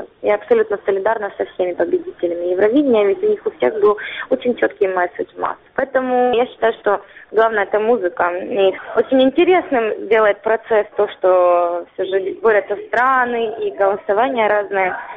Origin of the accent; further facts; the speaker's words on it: Ukraine; Поэтому я украинка, и мама, папа мои чистые украинцы, и росла я на украинских ценностях.